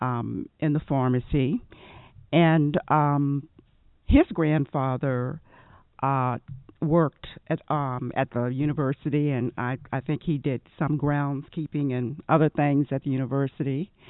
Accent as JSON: {"language": "English", "town": "Charlottesville", "region": "Virginia", "country": "United States", "tie": "born or raised there", "said": "As I told you before, I grew up in Charlottesville"}